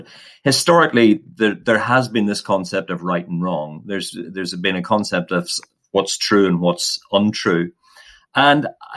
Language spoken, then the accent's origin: English; Ireland; moved away as an adult; now in United Kingdom; I'm originally from Ireland. I grew up there and then came over to Bible College in 1990 in Regents in Nantwich, or Elim Bible College as it was then. And I've been here ever since